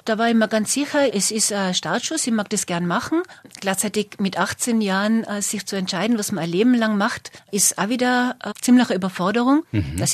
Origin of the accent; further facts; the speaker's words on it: Götzens, Tyrol, Austria; Ich komme aus Götzens, also vom Dorf, und das möchte ich nicht missen, weil das Dorf ist eine ganz besondere Gemeinschaft.